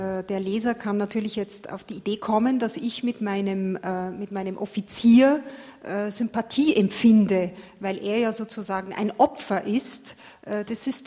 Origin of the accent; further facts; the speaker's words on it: Egypt; dass wir als Ägypter, dass wir das ägyptische Volk einfach nicht zu unseren Rechten kommen, dass wir unterdrückt sind